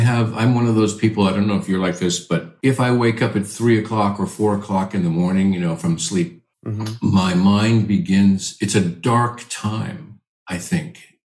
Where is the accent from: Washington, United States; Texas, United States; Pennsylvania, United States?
Washington, United States; I make wine in my home state of Washington, where I grew up on the east side.